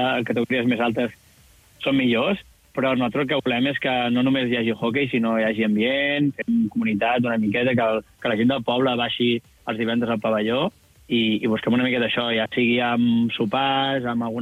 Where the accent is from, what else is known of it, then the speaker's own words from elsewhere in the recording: Sant Sadurní, Catalonia, Spain; som tots de Sant Sadurní